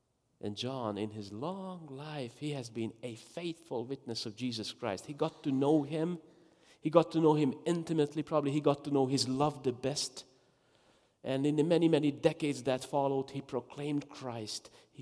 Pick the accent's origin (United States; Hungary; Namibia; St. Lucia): Hungary; And the person knew I was from Hungary.